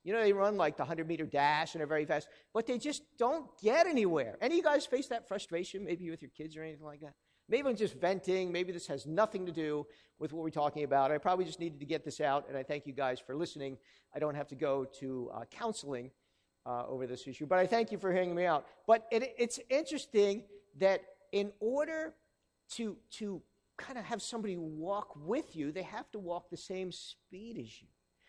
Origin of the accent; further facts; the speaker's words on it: Northeast, United States; I'm from the Northeast, all right?